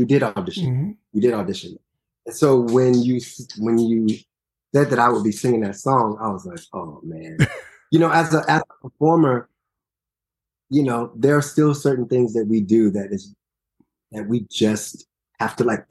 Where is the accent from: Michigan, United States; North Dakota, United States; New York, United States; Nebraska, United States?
Michigan, United States; Detroit; I'm from Detroit, and I remember our choir director, Dr. Morrow, would always be like, it's too brassy, Detroit.